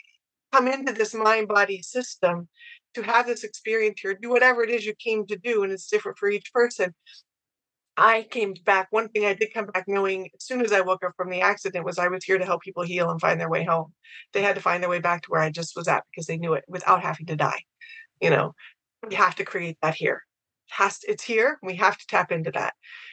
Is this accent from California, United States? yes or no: no; Ottawa, Kansas, United States; had gotten a job at my hometown, Ottawa University in Kansas